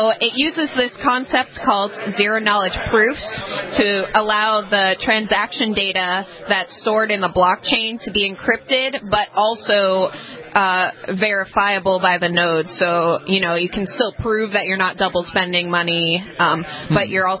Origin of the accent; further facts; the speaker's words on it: Massachusetts, United States; also born or lived in Nashua; I grew up in Massachusetts, so